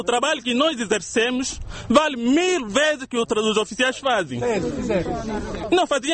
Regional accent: Angola; Somos angolanos, outros são o quê? Então nós somos quem?

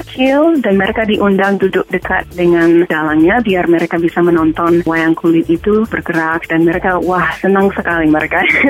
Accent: Boston, Massachusetts, United States; Indonesian is a second language; moved away; also born or lived in Indonesia; Saya asli dari Boston, dan orang tua saya orang antropolog, jadi dari dulu lama tinggal di Indonesia karena ikut sama orang tua penelitiannya di Indonesia.

